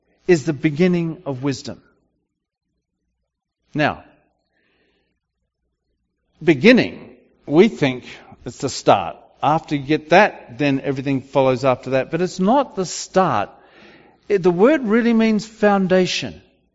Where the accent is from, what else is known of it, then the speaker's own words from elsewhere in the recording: Australia; moved away; I come from Australia, where you never have ice on the roads.